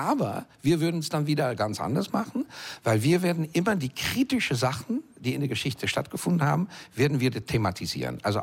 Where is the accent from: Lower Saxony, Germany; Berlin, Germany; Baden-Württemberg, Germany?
Berlin, Germany; ja, ich bin Berliner. I am a Berliner.